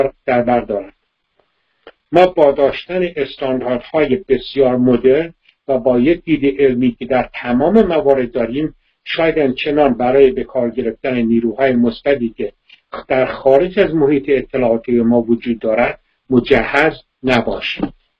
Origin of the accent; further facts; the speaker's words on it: Iran; moved away as an adult; وقتی من 22 سالم بود که از ایران اومدم بیرون، اینجا هم توی شهر ما فارسی زبون نیستش،